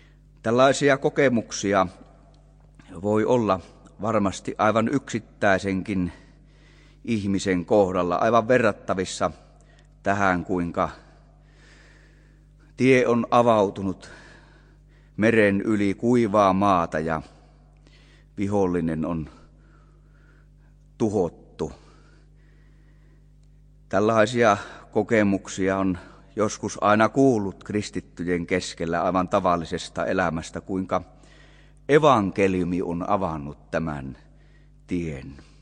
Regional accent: North Ostrobothnia, Finland; minä lueskelin oman kotipaikkakuntani kristillisyyden historiaa ja siellä kerrottiin sellainen tapaus sodan ajalta, kun ei voitu paljon pitää seuroja, niin sitten oli tullut semmoinen mahdollisuus siellä Salon päässä, Oulun Salossa

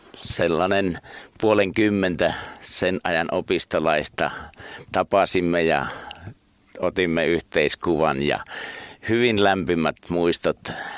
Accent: Lievestuore, Central Finland, Finland; Silloin pikkupoikana asuimme Lievestuoreella

